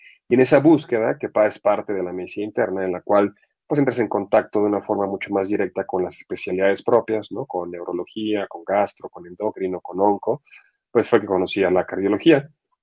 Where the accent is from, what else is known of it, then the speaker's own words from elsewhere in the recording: Mexico; nosotros hoy en día como cultura mexicana